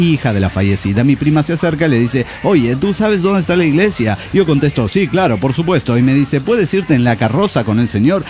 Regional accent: León, Guanajuato, Mexico; now in United States; soy de León, Guanajuato, pero ando aquí del otro lado.

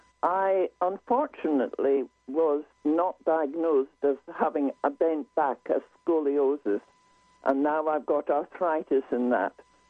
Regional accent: Scotland, United Kingdom; also born or lived in England; was a Scottish graduate, I graduated from St Andrews University. Scotland obviously was very much my home country, even though I was working in England most of the time.

